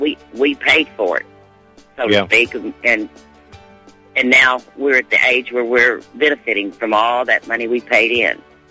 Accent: the South, United States; I'm a Southerner. our culture is being destroyed.

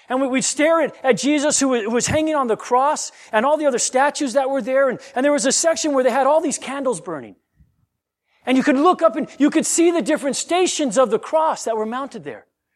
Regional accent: Hinsdale, Illinois, United States; born there; also born or lived in Japan / Guam; I was born in Hinsdale, Illinois.

